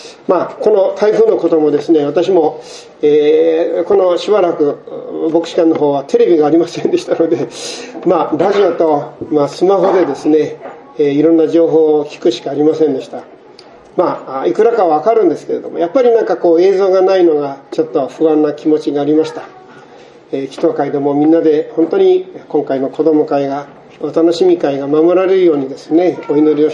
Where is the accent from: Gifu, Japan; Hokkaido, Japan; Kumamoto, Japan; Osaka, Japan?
Gifu, Japan; Ogaki; 私の生まれ育ちましたこの大垣市、